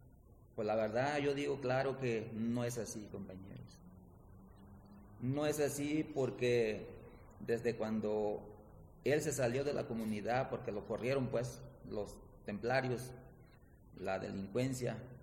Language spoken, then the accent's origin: Spanish; Michoacán, Mexico; nosotros venimos desde la costa de Michoacán y pues está un poco retirado.